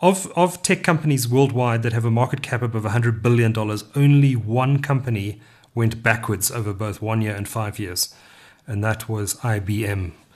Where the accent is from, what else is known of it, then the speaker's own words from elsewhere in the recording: Durban, KwaZulu-Natal, South Africa; I grew up in Durban